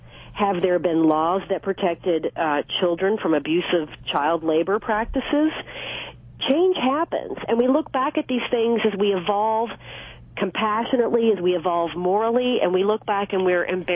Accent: the South, United States; I grew up in the South, and I came from a very Christian family

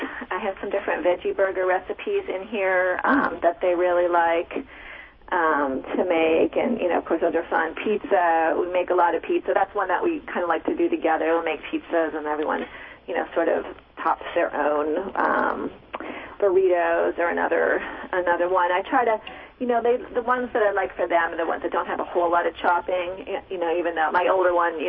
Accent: East Coast, United States; I grew up on the East Coast, and those hot summer days, we just eat breakfast, lunch, and supper.

